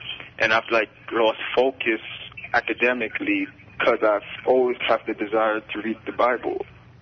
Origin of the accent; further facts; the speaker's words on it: Brooklyn, New York, United States; I'm from Brooklyn. And I've been listening to this station for almost 2 years.